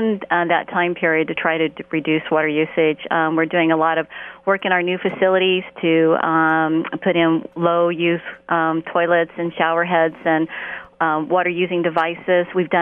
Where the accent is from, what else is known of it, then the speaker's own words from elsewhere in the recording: Midwest, United States; also born or lived in California; now in Charlottesville, United States; I'm originally from the Midwest, came to Charlottesville via California, and I've been here in Charlottesville for 23 years.